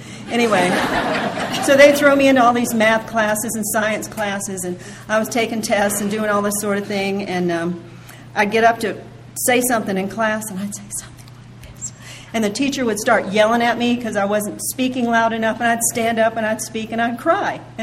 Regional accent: Ohio, United States; born there; I was born in Ohio, and I have parents. I'm a baby boomer.

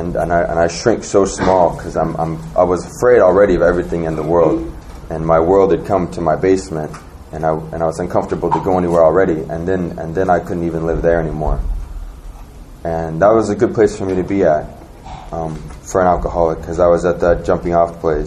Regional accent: Anchorage, Alaska, United States; I'm from Anchorage, Alaska.

